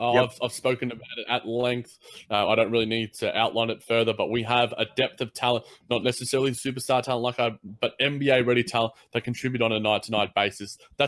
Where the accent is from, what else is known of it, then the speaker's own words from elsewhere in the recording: Australia; It was a little bit racist, I'm sorry. But I am an Australian, so I guess I have that sort of luxury.